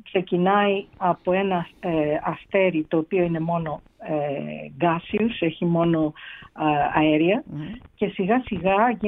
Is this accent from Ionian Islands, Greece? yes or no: no; Athens, Attica, Greece; born there; Γεννήθηκα στην Αθήνα.